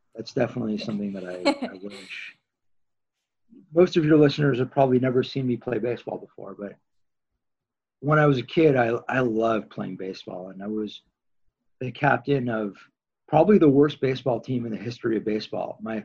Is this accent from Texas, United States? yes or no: no; Tarzana, California, United States; the street I grew up on, Veloz Avenue in Tarzana, California.